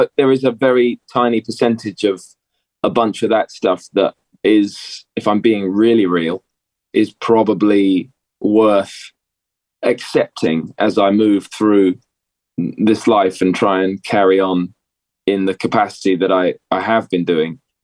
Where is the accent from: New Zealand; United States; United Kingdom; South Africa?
United Kingdom; Hitchin, East of England; if there's a center point right in the middle, that's where we're from. It's called Hitchin. There's about 30,000 people there.